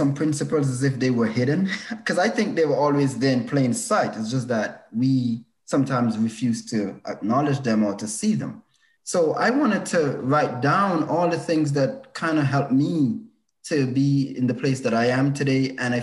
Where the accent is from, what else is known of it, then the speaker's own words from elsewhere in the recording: Antigua & Barbuda; born there; I was born in Antigua in the Eastern Caribbean. So sunny every day, lovely weather, literally a beach for every day, 365 beaches.